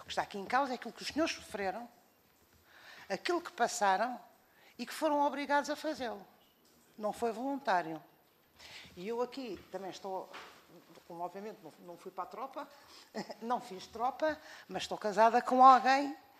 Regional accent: Portugal; que nós, obviamente, como portugueses, temos que honrar e temos que agradecer

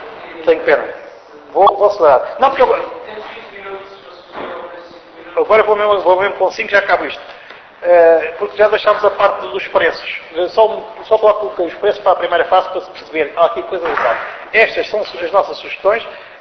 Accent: Portugal; como é que eu, como português, faria, e como técnico de transportes, com muitos anos desta coisa

